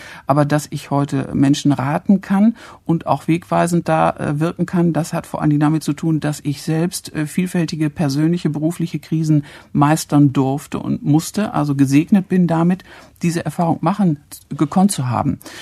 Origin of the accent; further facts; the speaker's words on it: North Rhine-Westphalia, Germany; Ich komme aus Westfalen, ja.